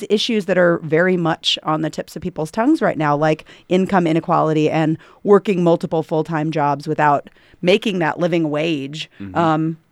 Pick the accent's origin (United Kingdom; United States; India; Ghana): United States; Missouri; Well, you're safe with me because I'm from Missouri.